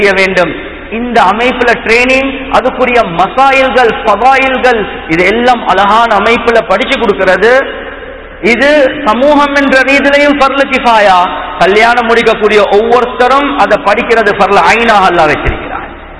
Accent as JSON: {"language": "Tamil", "town": "Colombo", "region": "Western Province", "country": "Sri Lanka", "said": "இது காத்தாங்குடி மாத்திரம் அல்ல, நான் கொழும்புல சேர்ந்தவன்"}